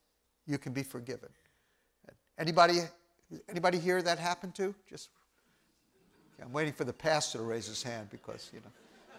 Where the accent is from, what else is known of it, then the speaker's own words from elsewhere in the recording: Brooklyn, New York, United States; I would elaborate on that, but I'm from Brooklyn.